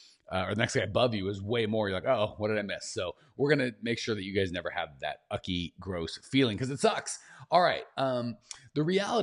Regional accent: Phoenix, Arizona, United States; I'm a Phoenix boy, and it was so cool to get to see the snow and what's going on there.

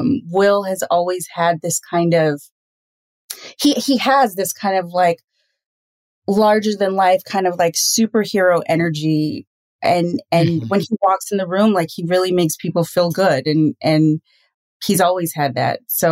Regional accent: Trinidad & Tobago; there is something as a Trinidadian, there's something about people coming together and singing songs

